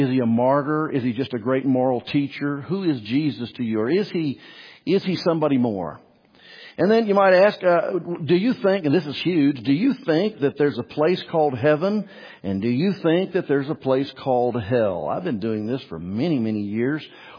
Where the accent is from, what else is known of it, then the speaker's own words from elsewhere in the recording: United States; born there; I was born in the United States. So by default, you know, I must be a Christian.